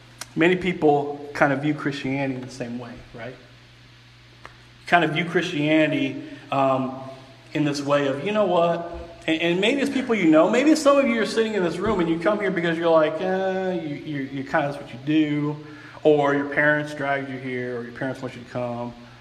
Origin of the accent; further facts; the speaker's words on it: Champaign, Illinois, United States; When I grew up in Champaign, Illinois, right?